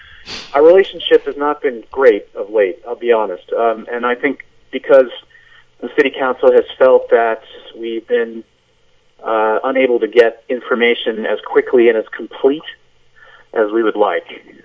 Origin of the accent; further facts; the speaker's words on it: Newburyport, Massachusetts, United States; also born or lived in Cambridge; So I was born in Newburyport, so this is my hometown, but my parents split almost immediately, so I have another hometown, Cambridge, Mass.